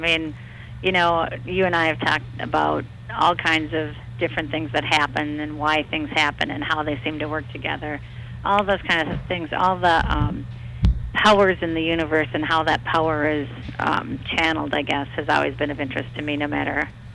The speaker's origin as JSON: {"language": "English", "town": "Calumet", "region": "Michigan", "country": "United States", "said": "I'm from Calumet."}